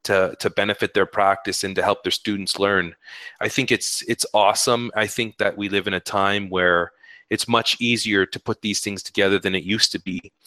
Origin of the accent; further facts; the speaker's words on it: Ottawa, Ontario, Canada; I was born and raised here in Canada in Ottawa. My parents are from Lebanon. They came over in 1975 to start a new life here.